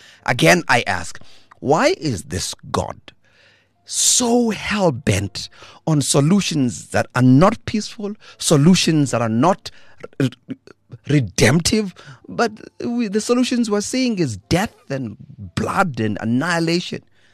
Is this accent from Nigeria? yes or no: no; South Africa; I'm a South African, we have a history in this country